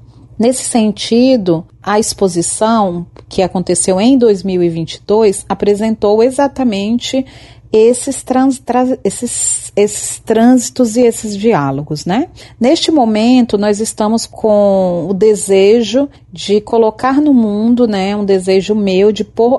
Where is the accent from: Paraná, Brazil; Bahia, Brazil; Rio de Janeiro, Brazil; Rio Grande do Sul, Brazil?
Bahia, Brazil; Itaberaba; born there; now in Campinas, Brazil; É o território onde eu nasci, Itaberaba, na Bahia